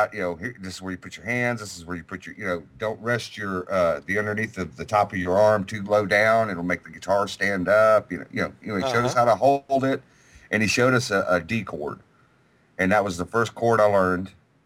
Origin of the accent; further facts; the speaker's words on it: Jefferson, Texas, United States; born there; When I was about seven, I was born in Jefferson, Texas, and my dad worked with my Uncle Delbert, and so we lived right across the street from him in this little podunk.